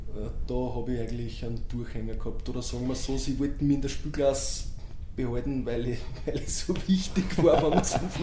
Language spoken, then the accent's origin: German; Steyr, Upper Austria, Austria; also born or lived in Styria; Nein, ich bin geborener Steirer, sondern eigentlich nach Niederösterreich mit meinen Eltern gezogen, glaube im Volksschulalter. Und bin aber dann nach der Volksschule wieder in Steyr in die Schule gegangen